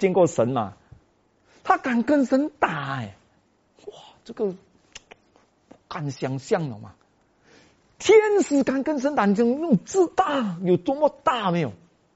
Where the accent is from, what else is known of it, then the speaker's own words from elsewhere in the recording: Malaysia; 我们马来西亚人叫伊拉